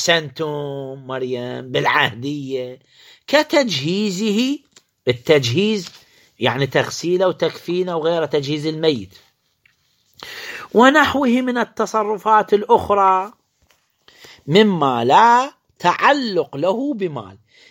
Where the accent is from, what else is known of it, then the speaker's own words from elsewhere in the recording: Iraq; هذا يبيعوا بخمسمائة دينار عندنا بالعراق، يعني مو غالي.